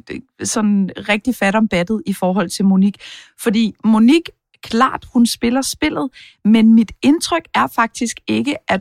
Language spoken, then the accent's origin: Danish; Jutland, Denmark; accent: Jutlandic; med min jyske accent, at jeg er fra Jylland.